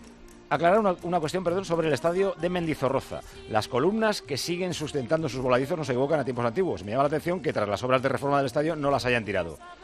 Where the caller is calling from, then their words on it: Alicante, Valencian Community, Spain; de Alicante.